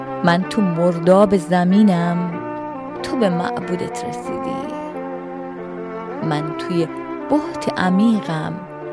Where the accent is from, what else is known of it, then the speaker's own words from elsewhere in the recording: Iran; در هر جای دنیا که هستیم، ایرانی هستیم، فراموش نکنید ما ایرانی هستیم